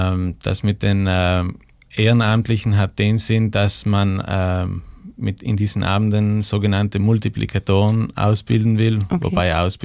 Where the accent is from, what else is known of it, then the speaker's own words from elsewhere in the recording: Trentino-Alto Adige, Italy; weil bei uns in Südtirol eben das Problem ist, dass gewisse Tabuthemen nicht angesprochen werden